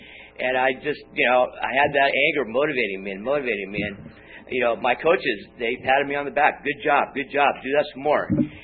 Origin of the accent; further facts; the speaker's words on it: Long Beach, California, United States; I grew up in Long Beach, as I mentioned, and my neighborhood consisted of a lot of older kids, probably 5 years my senior.